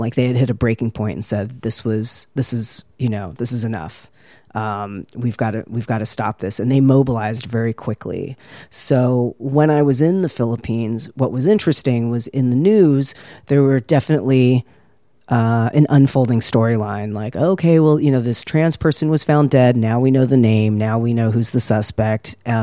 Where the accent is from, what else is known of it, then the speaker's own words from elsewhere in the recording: United States; I'm queer and Filipino-American, born and raised in the United States, as you mentioned.